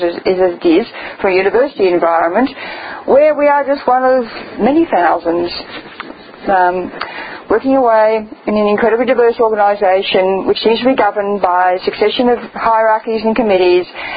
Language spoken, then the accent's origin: English; Australia; I did point out to them as an Australian, I'm not actually a native English speaker